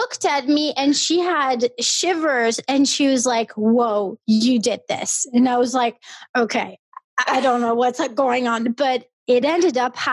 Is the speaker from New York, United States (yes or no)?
yes; New York, United States; now in Brooklyn, United States; And I said, I'm from New York.